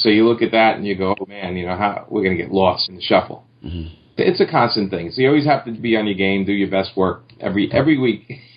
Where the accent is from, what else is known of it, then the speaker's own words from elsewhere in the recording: New York, United States; because I'm a New Yorker and New York is a very diverse place.